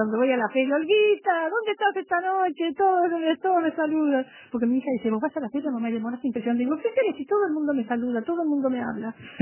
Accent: Tacuarembó, Uruguay; now in Montevideo, Uruguay; yo soy una mujer muy creyente, yo pertenezco a la Iglesia Nueva Apostólica, que desde que vine de Tacuarembó, yo fui criada en Tacuarembó en un colegio de las monjas

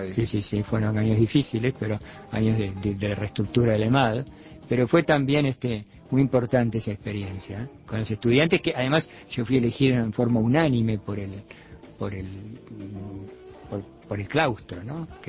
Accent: Dolores, Soriano, Uruguay; born there; Yo nací en Dolores, en el departamento Soriano, pero nací accidentalmente en Dolores. Yo estuve allí, mis padres se trasladaron a Dolores porque mi padre trabajaba en Vudú, que era una distribuidora de vinos.

